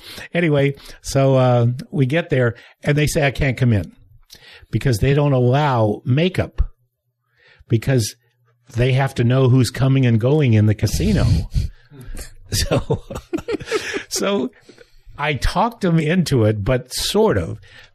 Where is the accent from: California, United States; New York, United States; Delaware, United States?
California, United States; I'm from California, and this is right next to North Hollywood.